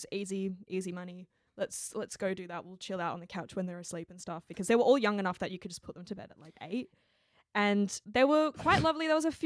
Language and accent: English; Australia; my background is, I'm Chinese Australian.